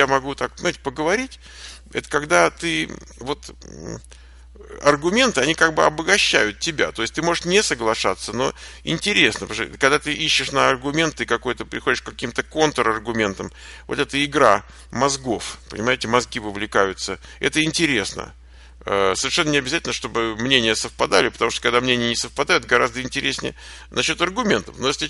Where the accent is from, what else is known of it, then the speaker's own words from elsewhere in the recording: Moscow, Russia; я родился в Москве и прожил там 34 года своей жизни